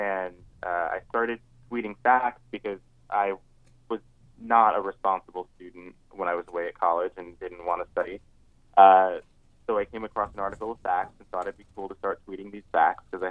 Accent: New York, United States; moved away as an adult; now in Los Angeles, United States; I grew up in New York and I was able to move to L.A. because I can work from home.

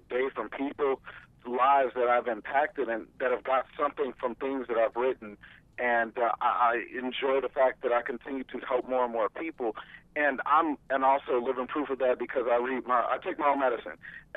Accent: St. Louis, Missouri, United States; Well, originally, I'm from St. Louis, Missouri.

